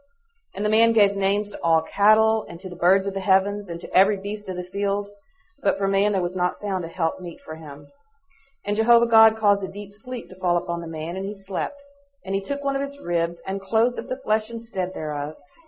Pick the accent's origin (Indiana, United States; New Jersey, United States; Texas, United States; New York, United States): Texas, United States; I'm from Texas, and that's good enough.